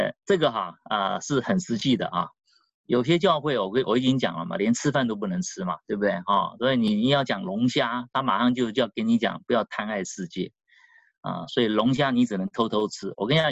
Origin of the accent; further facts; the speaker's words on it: Fuzhou, Fujian, China; 我们福州人